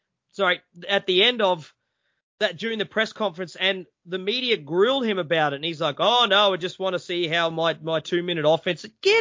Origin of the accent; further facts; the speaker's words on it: Akron, Ohio, United States; I love Ohio. Yeah, Cleveland's just up the road. I'm from Akron